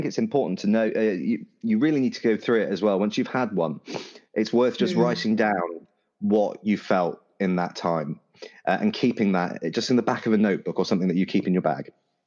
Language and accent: English; United Kingdom; Because I didn't want to ring anyone, because I'm terribly British.